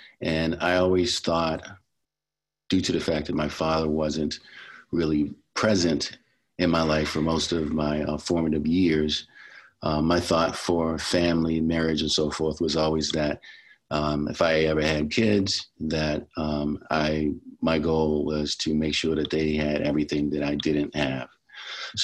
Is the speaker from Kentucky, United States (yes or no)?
no; Baltimore, Maryland, United States; I am from Baltimore City, where I grew up. I have four brothers and sisters. I was raised mostly by a single parent, my mother.